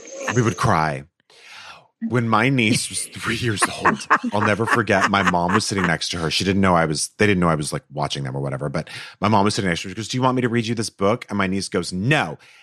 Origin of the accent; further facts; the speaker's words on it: Canada; My mom is from Japan. I was raised in Canada.